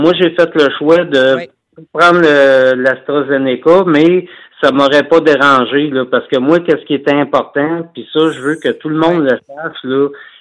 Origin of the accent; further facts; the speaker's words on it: Beauharnois, Quebec, Canada; Je viens de Beauharnois.